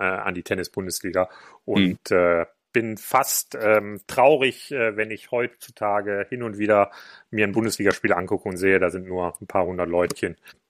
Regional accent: Düsseldorf, North Rhine-Westphalia, Germany; wir sind beide Düsseldorfer

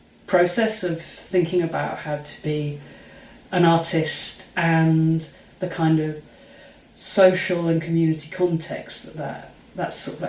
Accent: Luton, East of England, United Kingdom; as a teenager growing up in Luton, Bedfordshire, you know, about 35 miles north of London

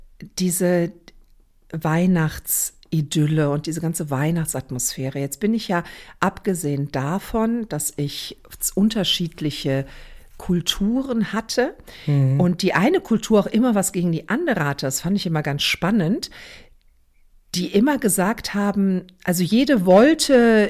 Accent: Croatia; ich bin ja Kroatin, ich bin Katholikin, also ich bin katholisch

